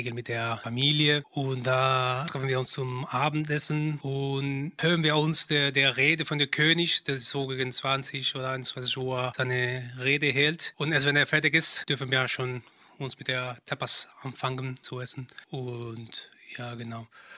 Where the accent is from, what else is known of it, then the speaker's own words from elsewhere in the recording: Madrid, Community of Madrid, Spain; German is a second language; Zum Beispiel, ich komme aus Madrid und da, soweit ich weiß, macht jeder, was er will.